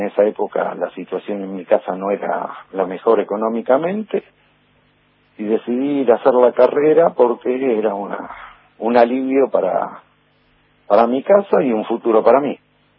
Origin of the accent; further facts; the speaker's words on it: Argentina; como argentino bien nacido